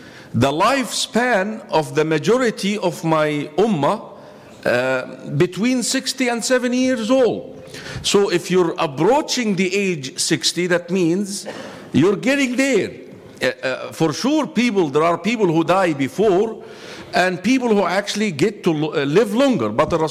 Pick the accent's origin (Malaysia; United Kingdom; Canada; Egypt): Egypt; English is a second language; especially my culture, I come from Egypt